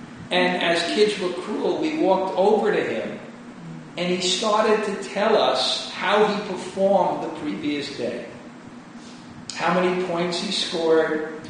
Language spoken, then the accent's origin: English; Brooklyn, New York, United States; I grew up in Brooklyn.